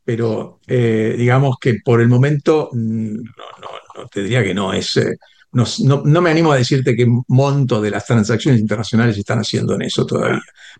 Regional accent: Argentina; Cuando yo llegué por primera vez a Ginebra como diplomático argentino

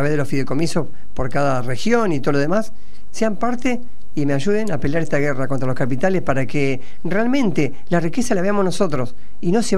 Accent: Argentina; nosotros, como argentinos, no tenemos que subyugarnos a los capitales extranjeros

